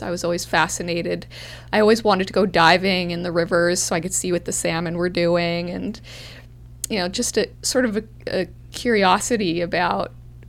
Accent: British Columbia, Canada; Yeah, I did. I grew up on the West Coast.

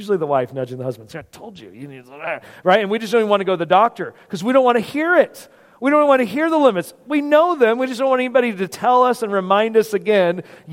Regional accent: California, United States; I was from California and living in Washington State at the time.

